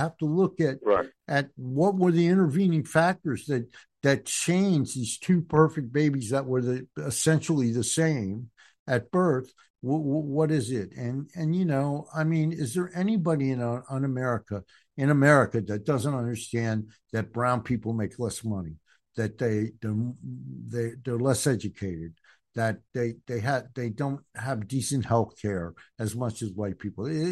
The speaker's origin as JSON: {"language": "English", "region": "New Jersey", "country": "United States", "tie": "born or raised there", "also_born_or_lived": "Montgomery County", "said": "I realized when I moved from North New Jersey, from living behind a factory to Montgomery County, that I had made I had changed my life because the white kids in Montgomery County weren't treated like the kids in North New Jersey."}